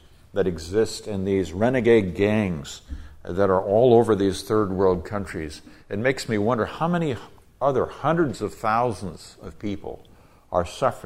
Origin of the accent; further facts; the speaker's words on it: Jos, Plateau, Nigeria; Now, I was raised in Nigeria, West Africa, overseas, and so I grew up around people who had suffered a lot.